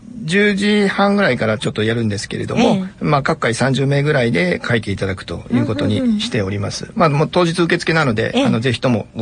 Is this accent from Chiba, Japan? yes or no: yes; Chiba, Japan; also born or lived in Tokyo; もともとは東京で生まれましたけれども、まあ、いろいろ転校転勤を繰り返して、で一番長く 子供の頃過ごしたのは千葉県なんですけれども